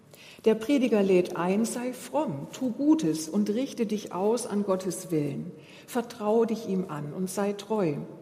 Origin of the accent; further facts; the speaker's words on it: Baden-Württemberg, Germany; ich komme aus dem Schwabenland, da ist es einem in die Wiege gelegt, dass man seine Groschen zusammenhält.